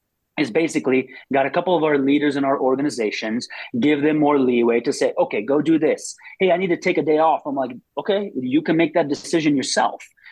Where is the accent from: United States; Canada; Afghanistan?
Afghanistan; English is a second language; Look, dude, I'm a guy from Afghanistan, didn't know one lick of English 20 years ago.